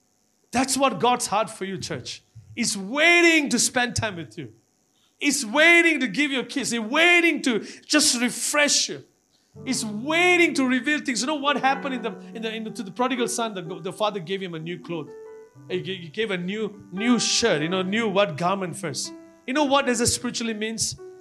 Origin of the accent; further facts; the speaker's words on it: Malaysia; No, I'm from Malaysia.